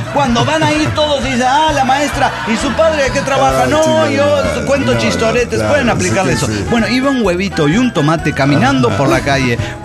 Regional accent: Juliaca, Puno, Peru; de Juliaca, Perú.

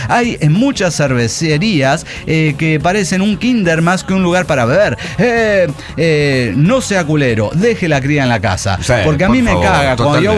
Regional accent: Puebla, Mexico; de Puebla.

